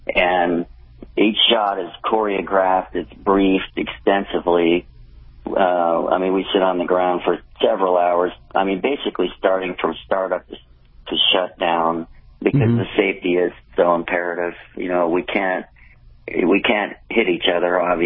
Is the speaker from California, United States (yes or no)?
yes; Los Angeles, California, United States; I'm this kid from Los Angeles